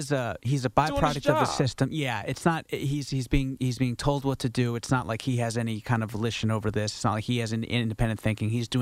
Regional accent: New York City, New York, United States; I'm a New Yorker. I've lived here

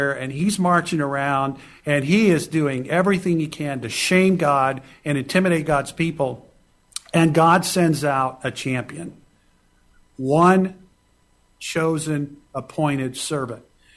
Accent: United States; And I know that in my own heart, as an American, as I said earlier, just appreciating the richness of the freedoms we have

